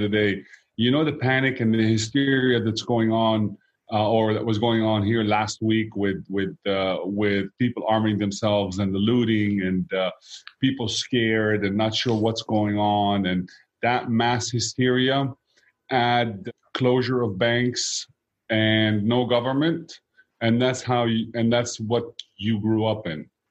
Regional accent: Greece; also born or lived in Lebanon; now in United States; we left Lebanon at an early age when the civil war broke out. And yep. My family moved to Greece. And that's where, you know, that's where I grew up. I was in Greece, and then from Greece, we came to the U.S.

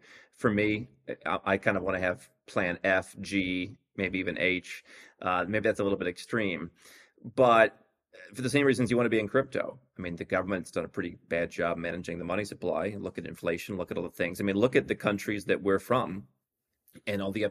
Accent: United States; how is it someone born right over there is Canadian and I'm American?

